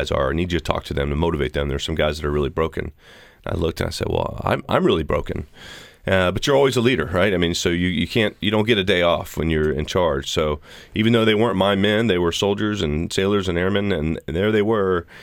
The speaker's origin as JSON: {"language": "English", "town": "Austin", "region": "Texas", "country": "United States", "said": "I'm from Austin, Texas, and a big running city, even back in the 80s"}